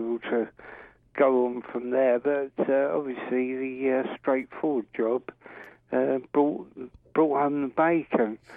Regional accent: London, United Kingdom; Well, I grew up in North London, actually

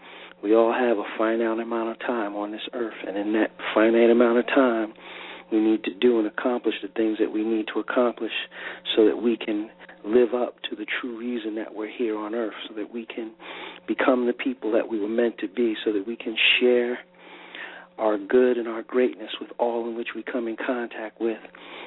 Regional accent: New York, United States; as a New Yorker and pretty much a natural skeptic at heart

